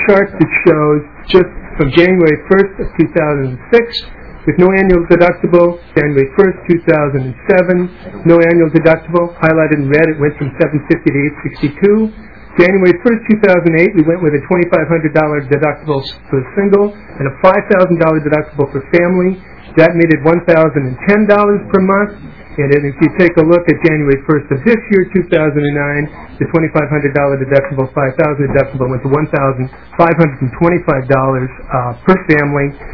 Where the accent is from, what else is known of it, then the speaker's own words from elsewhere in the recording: Northfield, Minnesota, United States; I'm from Northfield, Minnesota